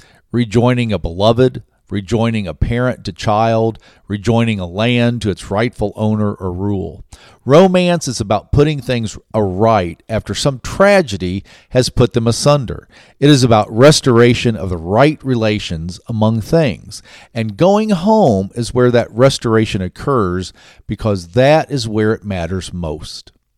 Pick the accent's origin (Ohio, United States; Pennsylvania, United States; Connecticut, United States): Ohio, United States; And I grew up in Ohio. I'm a big Cincinnati Reds fan.